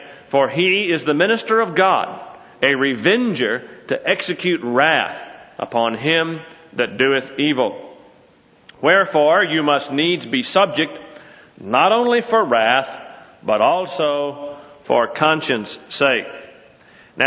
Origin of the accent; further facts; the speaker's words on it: Southern United States, United States; came out somewhere just south of the Mason-Dixon line. So that'll help you to identify my accent.